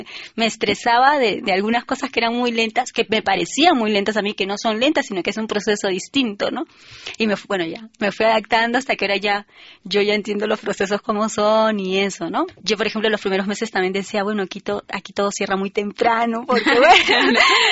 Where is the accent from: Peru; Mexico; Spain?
Peru; Lima; Yo soy de Lima, toda mi familia es del norte del país, entonces también tengo mucha influencia del norte de Trujillo